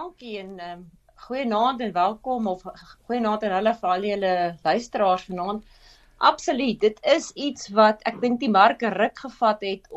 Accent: Randfontein, Gauteng, South Africa; ek kom eintlik van die Wesrand af, beklein hoeve groot geword, buite Randfontein, skool gegaan, in die klein dorpie, laerskool en hoërskool

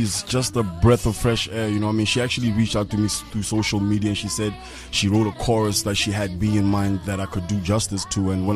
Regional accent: Botswana; out in Botswana, you know, my home country.

